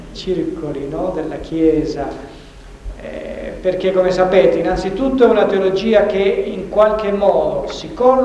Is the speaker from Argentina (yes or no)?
yes; Argentina; dico in Argentina perché è difficile che si c'era. Scusino gli argentini più presenti, ma parlo della mia terra.